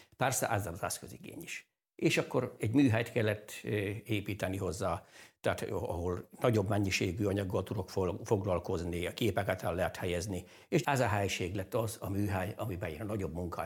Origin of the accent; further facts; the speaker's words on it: Transylvania, Romania; A legelső gyerekként, fiatalemberként Erdélyben megtanultam a szalmaképint azni.